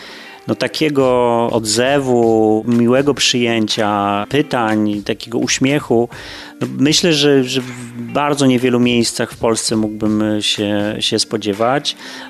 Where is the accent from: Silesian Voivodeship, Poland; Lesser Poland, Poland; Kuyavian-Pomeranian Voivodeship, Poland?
Kuyavian-Pomeranian Voivodeship, Poland; Toruń; born there; Ja się urodziłem w Toruniu i oczywiście ten Toruń jest dla mnie bardzo ważny